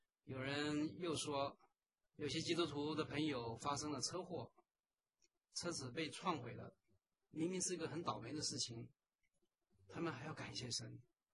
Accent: China; 我们中国人是一个讲求感恩的民族，我们从小的教导就是要饮水思源

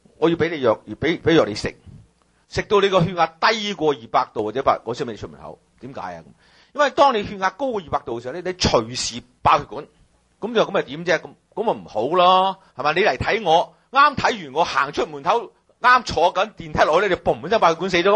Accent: China; 我哋中國人食嘢係中意落鹽，中意落豉油

